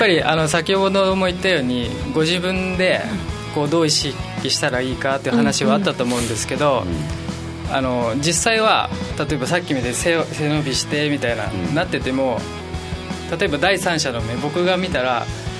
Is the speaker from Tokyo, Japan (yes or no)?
no; Nagano, Japan; 長野県です、